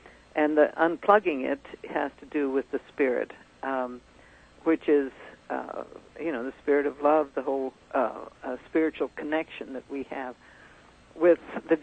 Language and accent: English; India; Yeah, I was born in raised in India.